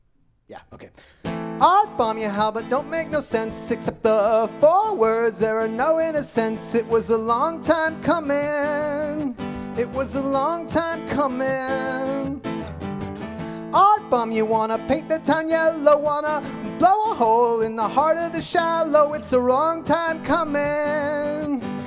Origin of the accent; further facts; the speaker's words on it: Denver, Colorado, United States; I'm from Denver, Colorado.